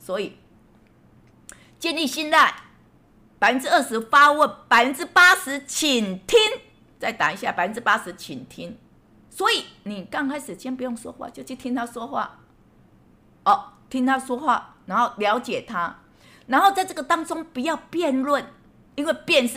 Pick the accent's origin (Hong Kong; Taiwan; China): Taiwan; 那呢我们台湾人表达就会说，哎呀不客气，这是应该的哦